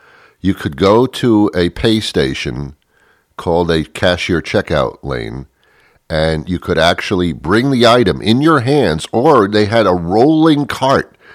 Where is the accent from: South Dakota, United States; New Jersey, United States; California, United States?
New Jersey, United States; Teaneck; I was brought up in Teaneck, New Jersey. I'm not proud of it, I'm just telling you.